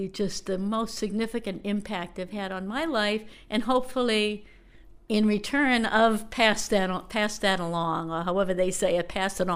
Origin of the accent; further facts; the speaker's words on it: Boston, Massachusetts, United States; I grew up initially in South Boston, Massachusetts, in the projects, what's known here as the Flats, and then moved to a lower middle class area we thought was quite lofty at the time, a two-family house.